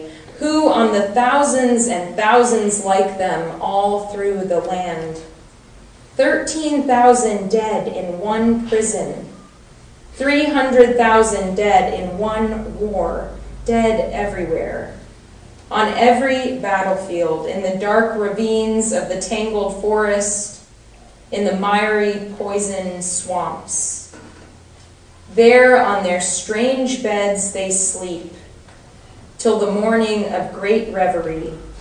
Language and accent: English; South Carolina, United States; The Unitarian Universalist congregation I grew up in South Carolina, had a number of veterans who attended regularly.